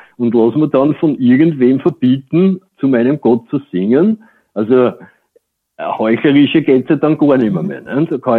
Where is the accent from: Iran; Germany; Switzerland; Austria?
Austria; Vienna; Also ich bin Wiener.